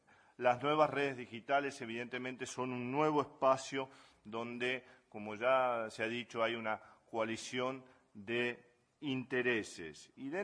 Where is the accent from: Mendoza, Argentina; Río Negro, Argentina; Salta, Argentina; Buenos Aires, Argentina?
Buenos Aires, Argentina; moved away as an adult; now in Madrid, Spain; Ya habrán adivinado por mi acento. Pese a que estar 10 años trabajando en Madrid, vengo de la ciudad de Buenos Aires.